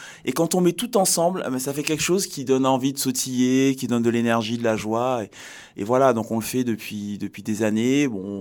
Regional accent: Martinique, France; Moi, je viens de Martinique.

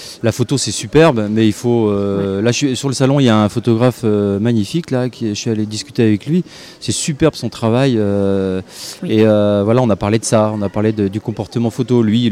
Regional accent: Brittany, France; Par exemple, chez nous en Bretagne, la Bretagne est multiple, hein, on est bien d'accord.

